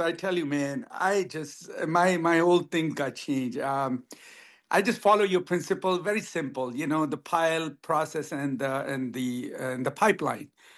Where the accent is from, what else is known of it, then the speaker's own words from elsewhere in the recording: Freehold, New Jersey, United States; I'm from Freehold, New Jersey.